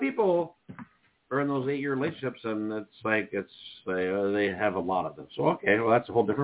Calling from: Pennsylvania, United States; Pennsylvania, damn it.

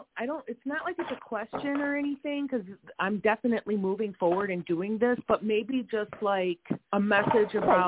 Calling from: Wisconsin, United States; And we are in... We are in Wisconsin.

